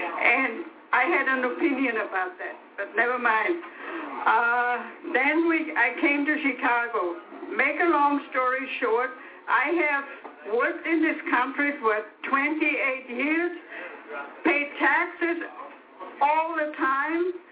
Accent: Austria; also born or lived in Kentucky; now in United States; I came to this country from Austria in 1958 to Kentucky.

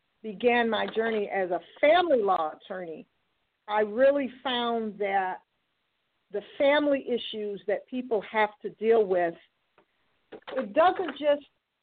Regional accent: Detroit, Michigan, United States; I grew up predominantly in Detroit. I went to Cass Tech, and, you know, that's one of the schools that is pretty well known and ended up going to Wayne State University.

